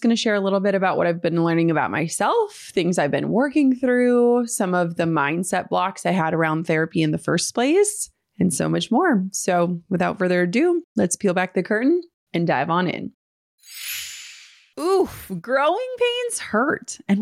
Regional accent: Midwest, United States; I grew up in the Midwest. I live in the Midwest.

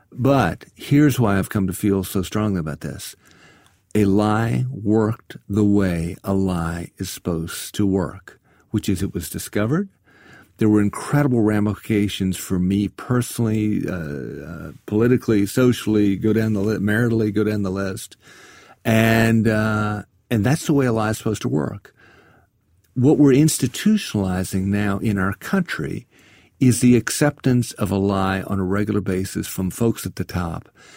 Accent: South Carolina, United States; I'm from South Carolina, I know you are too.

